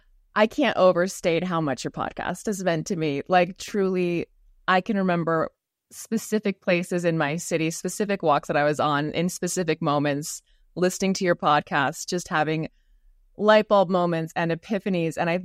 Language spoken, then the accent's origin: English; Allen, Texas, United States; So I grew up in Allen, Texas, in a very devout LDS family.